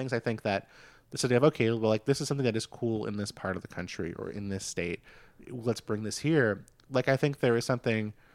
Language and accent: English; New York City, New York, United States; I grew up in Queens, in New York City